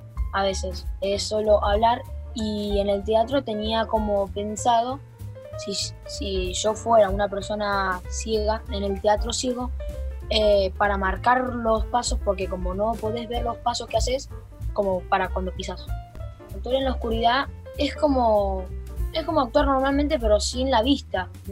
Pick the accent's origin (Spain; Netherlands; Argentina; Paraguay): Argentina; Viedma, Río Negro; de Viedma y voy al Instituto Modelo.